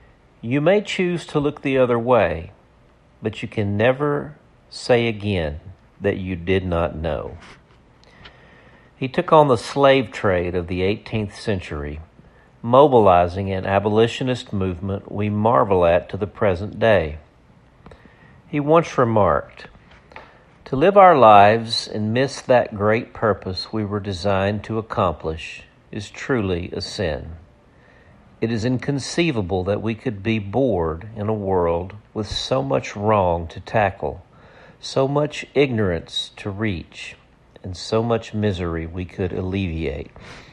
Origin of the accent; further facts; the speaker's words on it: Dumas, Arkansas, United States; She ran a furniture store down on Main Street in my hometown of Dumas, Arkansas.